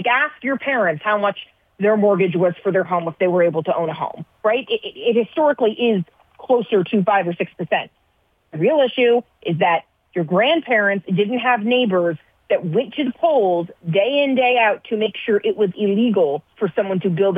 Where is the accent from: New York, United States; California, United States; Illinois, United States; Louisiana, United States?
California, United States; So for instance, so I'm from California. I could not live in California right now if I wanted to.